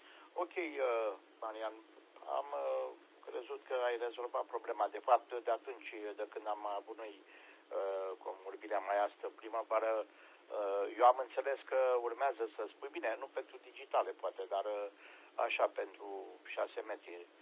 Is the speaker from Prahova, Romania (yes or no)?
yes; Ploiești, Prahova, Romania; de la Ploiești cu finalul la fel ca al tău